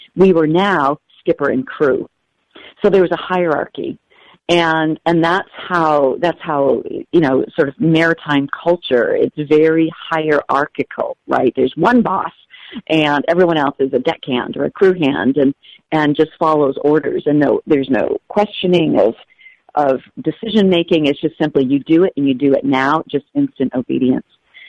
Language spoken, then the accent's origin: English; New Hampshire, United States; I grew up in New Hampshire, and I went to college in Ohio, and I met this wild and crazy Alaskan fisherman there in college.